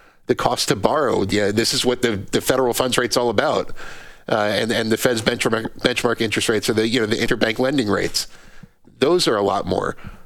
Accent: New Jersey, United States; I mean, I'm from New Jersey, and most of my friends have gotten out of there.

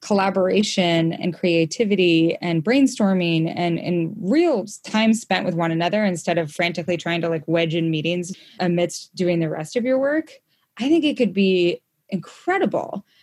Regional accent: Idaho, United States; also born or lived in Brooklyn; grew up in Idaho. Like, the landscape of Idaho and Montana and the Mountain West is my landscape.

